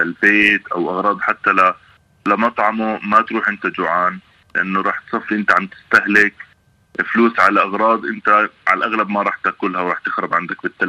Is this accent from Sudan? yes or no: no; Jordan; انا اردني، طول عمري عايش بالاردن.